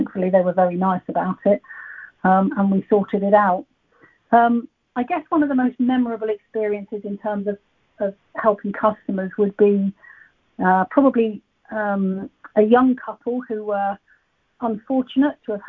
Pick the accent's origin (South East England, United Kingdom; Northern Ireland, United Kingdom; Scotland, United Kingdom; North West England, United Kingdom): South East England, United Kingdom; Southampton; I took a job with one of the insurers who had offices in my hometown of Southampton.